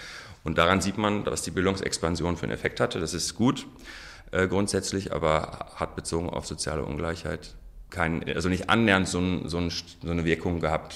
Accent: Germany; born there; first language ar; German is a second language; wenn man in einer syrischen Familie aufwächst, zwar hier geboren, aber zu Hause haben wir nur Arabisch gesprochen, hatte ich natürlich, was die deutsche Sprache anging, einen Sprachrückstand.

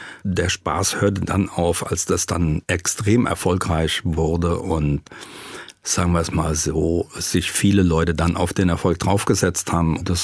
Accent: Offenbach am Main, Hesse, Germany; ich habe ja eigentlich Migrationshintergrund als Offenbacher. Ich musste übers Wasser kommen hierher. Es ist Heimat, wobei eigentlich ist Rhein-Main meine Heimat, weil die gesamte Region ja fast so einen Metropolencharakter hat.

